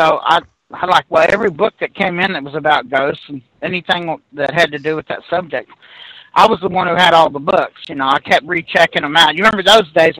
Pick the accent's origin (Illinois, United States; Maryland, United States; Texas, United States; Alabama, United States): Texas, United States; is all happening in Southeast Texas, about 60 miles south by southwest of Houston, which is where I was raised up there in South Texas.